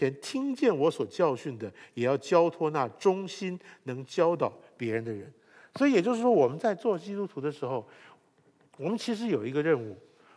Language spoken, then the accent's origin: Chinese; Taiwan; 那我们从台湾出来的，我们每个人都需要当兵啊